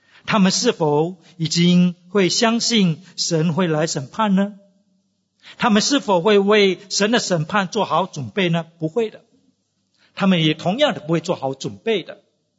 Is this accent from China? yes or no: no; Singapore